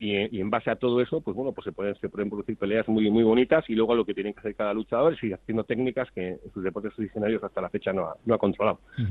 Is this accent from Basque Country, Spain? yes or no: yes; Bilbao, Basque Country, Spain; now in Vitoria, Spain; La promotora es de Bilbao, somos de Bilbao, aunque yo vivo en Vitoria.